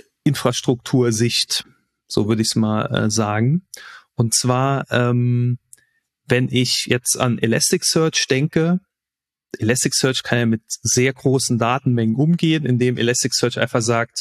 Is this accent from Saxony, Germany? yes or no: no; Cologne, North Rhine-Westphalia, Germany; ich als Kölner hier in meiner Nachbarschaft